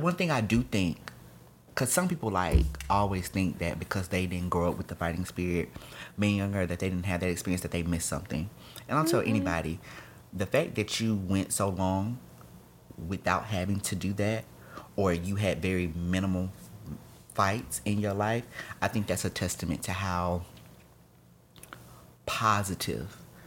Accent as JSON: {"language": "English", "town": "Mobile", "region": "Alabama", "country": "United States", "said": "And think about, I'm from Mobile."}